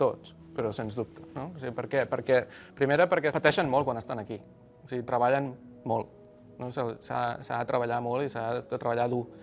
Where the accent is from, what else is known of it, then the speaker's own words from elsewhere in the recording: L'Hospitalet de Llobregat, Catalonia, Spain; jo vaig créixer a Santa Eulàlia, Hospitalet, etc.